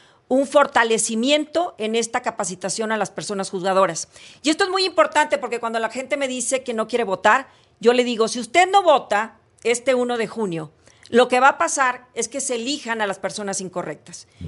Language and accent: Spanish; Tampico, Tamaulipas, Mexico; a mi natal Tamaulipas, uh-huh. Yo soy de Tampico, Tamaulipas, orgullosamente mexicana, tamaulipeca y feminista